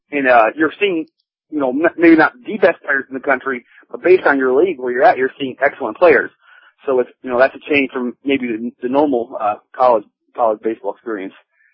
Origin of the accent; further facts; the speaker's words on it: Michigan, United States; And originally I'm from Michigan, so I also will kind of look for either Wolverines or players that play in the Big Ten as well.